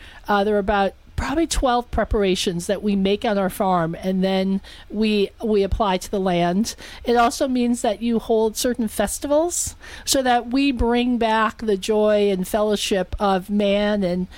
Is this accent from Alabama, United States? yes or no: no; Detroit, Michigan, United States; I was raised outside of Detroit. I'm from Michigan.